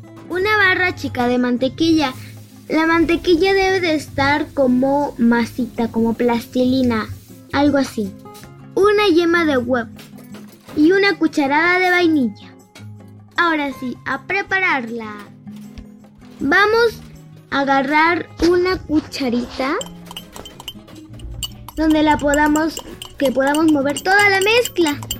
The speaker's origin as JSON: {"language": "Spanish", "region": "Oaxaca", "country": "Mexico", "said": "acá en mi pueblo decimos besitos."}